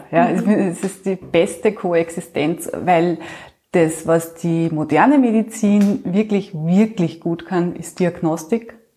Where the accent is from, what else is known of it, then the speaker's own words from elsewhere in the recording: Upper Austria, Austria; also born or lived in Vienna; Ich komme ja aus Oberösterreich, habe in Wien dann gelebt und da meine Kinder gekriegt.